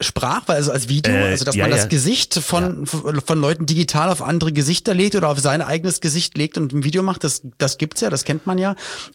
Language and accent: German; Switzerland; als Schweizer Eidgenosse.